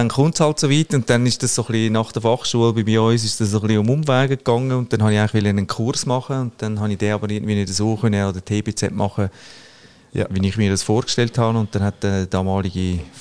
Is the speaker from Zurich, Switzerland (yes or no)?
yes; Zurich, Switzerland; ich als Zürcher wohne in der Ostschweiz.